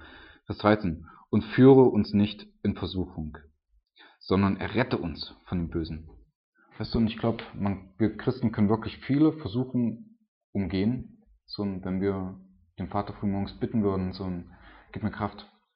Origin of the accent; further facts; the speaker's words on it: Germany; Wir sind Deutsche, wir sind verwöhnt